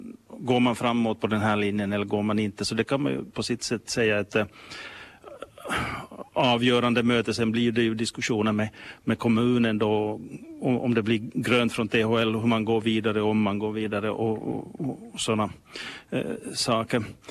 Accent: Finland; det finns ju fem skolor hemma i Finland

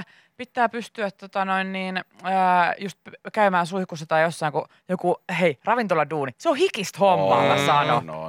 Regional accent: Tampere, Pirkanmaa, Finland; mä oon Tampereelta kotoisin ja mä muistan myös usein sen mainita.

